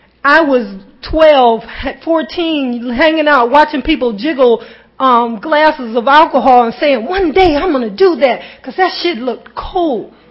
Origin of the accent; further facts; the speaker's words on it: the North, United States; the white people down in Atlanta, it's a little bit different than the ones that I grew up with in the North.